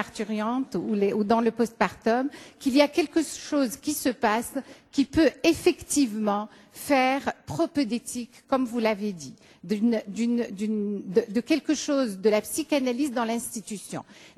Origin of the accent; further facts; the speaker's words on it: Morocco; Voilà, je viens du Maroc, je suis néonatologue et psychanalyste.